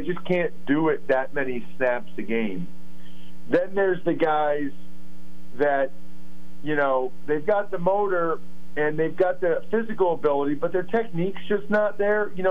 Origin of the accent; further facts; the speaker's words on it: Reading, Pennsylvania, United States; I'm from the Reading area